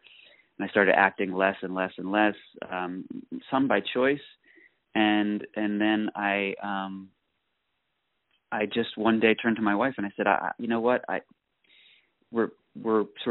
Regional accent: Columbia, Maryland, United States; I'm from Columbia, Maryland, which is a sort of a small little suburb between Baltimore and D.C. I grew up there

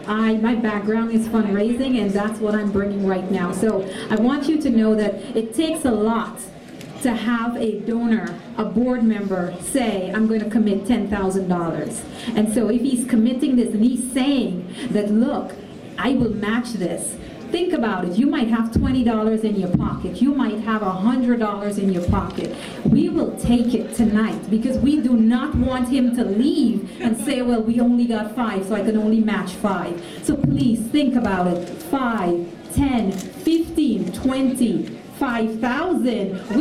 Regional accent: Guyana; I'm from Guyana, and it is a privilege and honor for me to be here this evening.

